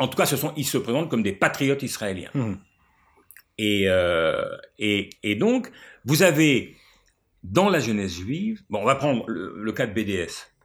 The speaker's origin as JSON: {"language": "French", "country": "United States", "said": "Moi, je suis américain."}